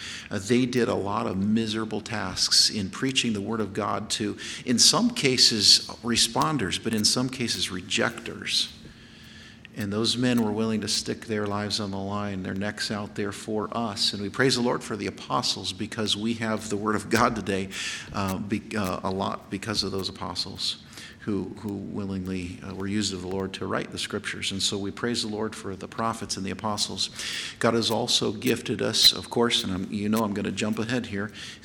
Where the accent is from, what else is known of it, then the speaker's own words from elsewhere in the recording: Rock Springs, Wyoming, United States; the pastor that I had all growing up in Rock Springs, Wyoming, I was the first baby born in Grace Baptist Church in Rock Springs, Wyoming.